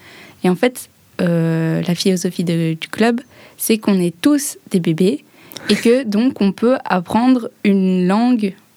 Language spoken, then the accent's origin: French; Belgium; now in Japan; Oui, je viens de Belgique.